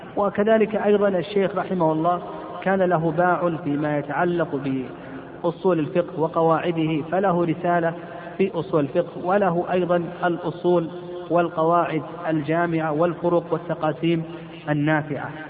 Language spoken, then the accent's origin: Arabic; Al-Qassim, Saudi Arabia; وقد عاصرنا بعض المشايخ عندنا في القصيم